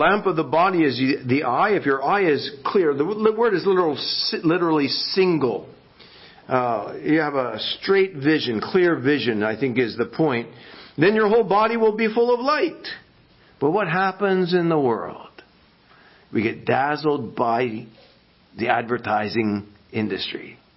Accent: New Orleans, Louisiana, United States; When I was a kid, I grew up in New Orleans.

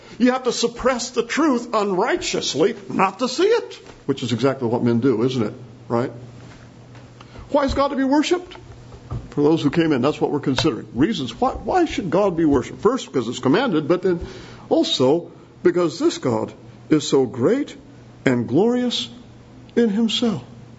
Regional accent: Longview, Washington, United States; I'm from Longview, so I can say that, right?

